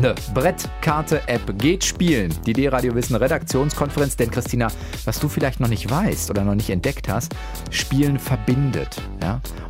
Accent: North Rhine-Westphalia, Germany; ich komme schließlich aus dem Ruhrgebiet

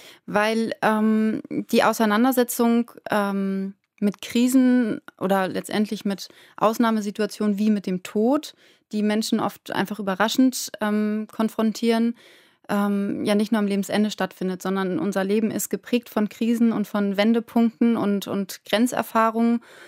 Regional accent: Hamburg, Germany; als Hamburgerin ist es auch immer was Besonderes, wenn man einfach Hafenluft schnuppert

